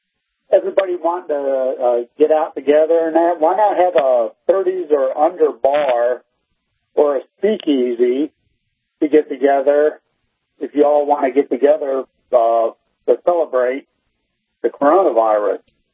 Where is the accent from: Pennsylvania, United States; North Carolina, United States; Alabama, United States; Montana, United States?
North Carolina, United States; Hi, I'm actually from Daredevil Hills, North Carolina.